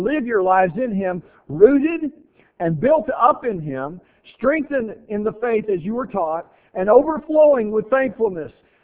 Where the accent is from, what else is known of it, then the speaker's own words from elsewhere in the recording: Texas, United States; You know, I grew up in West Texas most of my younger life. We didn't have a whole lot of trees.